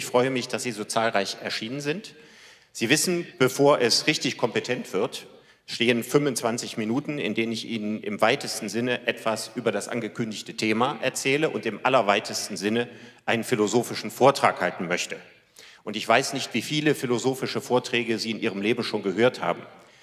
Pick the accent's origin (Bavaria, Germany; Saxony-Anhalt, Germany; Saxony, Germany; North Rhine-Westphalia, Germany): North Rhine-Westphalia, Germany; Cologne; wie ich als Kölner sagen würde